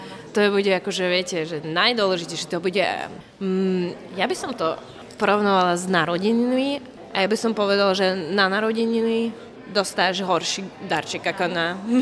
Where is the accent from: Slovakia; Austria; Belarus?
Belarus; Slovak is a second language; som z Bieloruska.